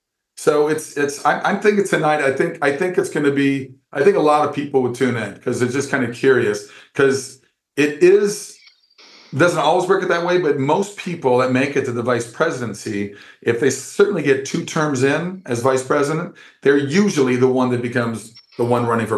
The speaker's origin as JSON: {"language": "English", "region": "Minnesota", "country": "United States", "tie": "born or raised there"}